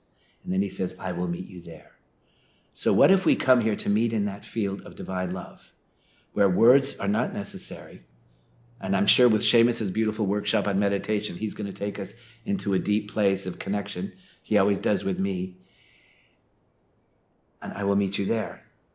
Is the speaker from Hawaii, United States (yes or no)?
no; South Dakota, United States; And I put my home state of South Dakota.